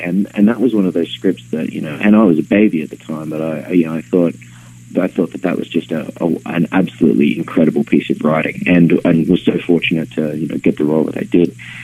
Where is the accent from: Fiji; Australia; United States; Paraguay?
Australia; the way that I grew up in Australia in terms of my education and culturally